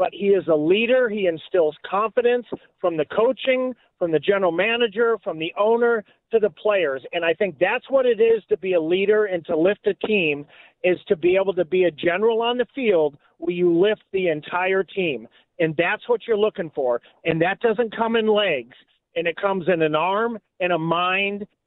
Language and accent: English; California, United States; I'm from Orange County, California.